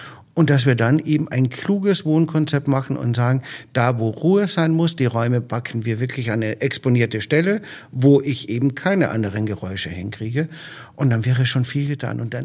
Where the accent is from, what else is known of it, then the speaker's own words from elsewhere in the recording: Austria; ich komme ja aus Österreich, ich komme vom Bauernhof. Unser Haus war aus dem 16. Jahrhundert. Wir haben einen großen Tischherd da drin gehabt in der Küche.